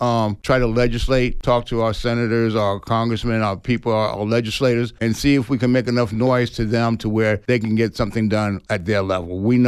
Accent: New Rochelle, New York, United States; Okay, well, I grew up in the suburbs. I grew up in New Rochelle, New York.

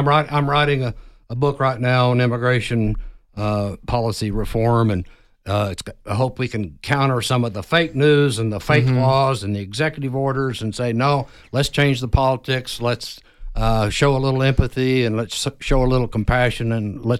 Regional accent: Texas, United States; and I grew up in West Texas, and George Bush knew this

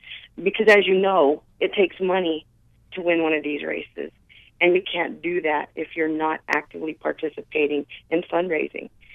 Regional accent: Arizona, United States; As you know, I come from mining country. I was born and raised in Arizona. I'm a native Arizonan.

